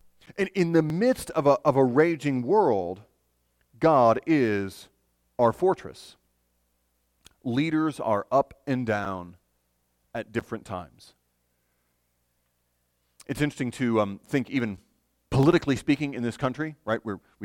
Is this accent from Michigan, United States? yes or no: yes; Michigan, United States; As a child growing up in Michigan, I know not New York, but Michigan, we talked a lot about Niagara Falls